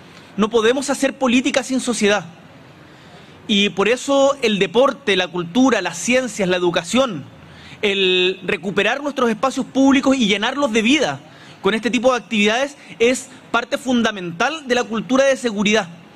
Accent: Magallanes and Chilean Antarctica, Chile; como una de las primeras veces que salí de Magallanes como en vacaciones, fui a Uruguay

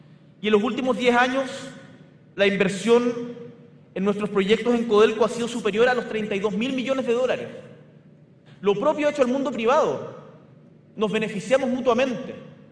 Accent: Chile; Tenemos buenos motivos como chilenos para sentirnos orgullosos de lo que representa el Estado de Chile

